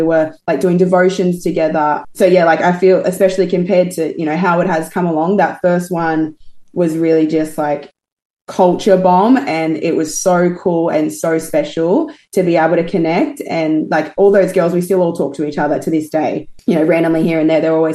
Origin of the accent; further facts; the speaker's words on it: Gold Coast, Queensland, Australia; and I grew up on the Gold Coast, which is like very much surfy. It's very much your typical, you know, Aussie stereotype.